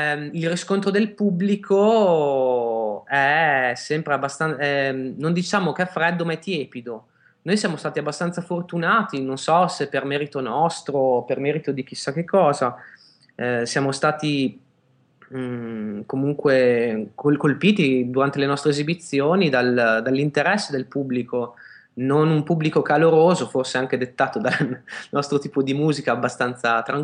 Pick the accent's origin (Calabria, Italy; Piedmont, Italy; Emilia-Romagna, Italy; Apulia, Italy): Emilia-Romagna, Italy; Piacenza; Veniamo da Piacenza, diciamo più che da Piacenza, dalla provincia di Piacenza.